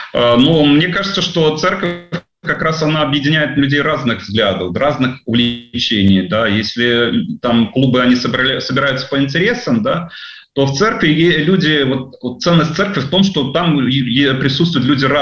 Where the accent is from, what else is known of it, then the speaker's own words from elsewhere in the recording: Uzbekistan; я и сам родом из Узбекистана, да, где все-таки распространен ислам